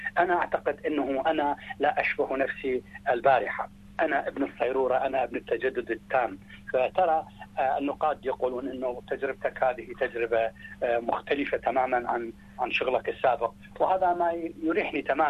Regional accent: Basra, Basra Governorate, Iraq; البصرة مدينتي الحبيبة التي بها انتصبت قامتي، التي بها تلمست حرفي الأول، بصرة هي مرتع طفولتي

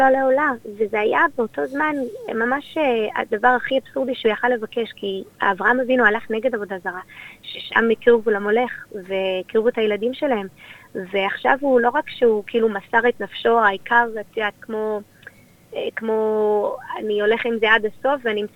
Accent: Jerusalem, Jerusalem District, Israel; accent: Israeli; also born or lived in Melbourne, Australia; נולדתי במלבורן, וגדלתי שם עד שהייתי בת 10, המשפחה המורחבת שלנו בארץ, אז המשפחה שלי עשתה חזרה, עלייה לארץ, תושבים חוזרים, וכן, גדלתי בארץ, בירושלים

